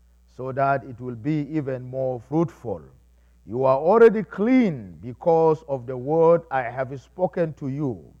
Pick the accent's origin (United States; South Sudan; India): South Sudan; growing up in South Sudan, I always love to eat fruit.